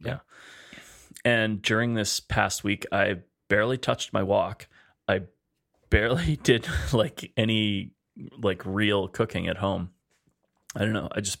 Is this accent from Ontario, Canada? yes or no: no; Edmonton, Alberta, Canada; I'm here with my friend Alan Sutterby. Hey, Alan.